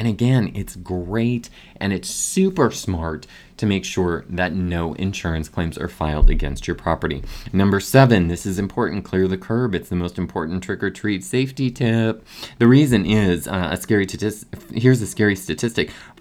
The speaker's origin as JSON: {"language": "English", "region": "Minnesota", "country": "United States", "tie": "born or raised there", "said": "Now, I grew up in Minnesota, so this time of year, it's a little bit wet."}